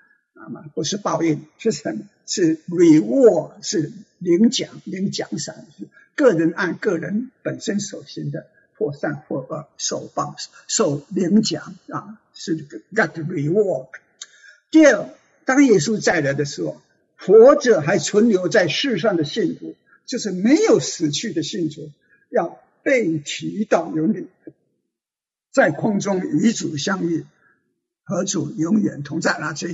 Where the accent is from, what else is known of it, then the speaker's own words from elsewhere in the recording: China; 那么清明节啊，我们中国人啊吃青团子，吃菜粿，吃鸡蛋，祭祖、踏青、团聚。